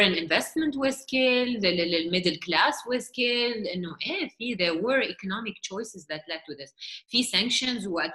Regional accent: Lebanon; it's scary إنه أنت تضطر كلبناني بكرة تهاجر لأنه عم بتموت من الجوع أو إنه بلدك منهار اقتصادياً

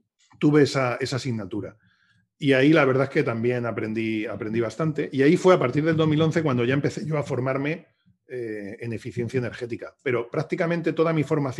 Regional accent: Torrevieja, Valencian Community, Spain; now in Valencia, Spain; Yo estudié en Alicante. Pues yo soy de Torrevieja, de Alicante, aunque vivo aquí en Valencia porque mi mujer es de aquí.

